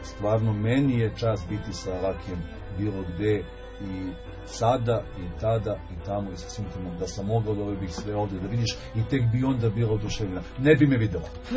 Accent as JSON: {"language": "Serbian", "town": "Kragujevac", "region": "Šumadija", "country": "Serbia", "also_born_or_lived": "Belgrade", "said": "Međutim, ja sam Kragujevčanin, dokazao sam to na milion načina, zaista. Ovaj grad je najdublje ukorenjen u moju dušu i moje srce, volim ga najviše."}